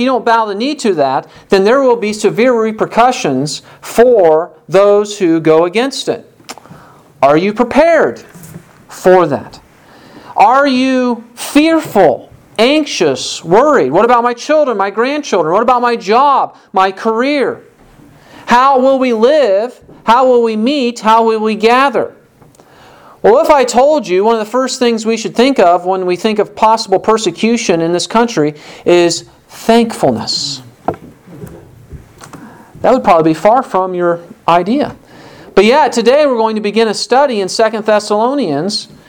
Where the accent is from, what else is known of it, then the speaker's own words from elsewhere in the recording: Illinois, United States; in other states, including my home state of Illinois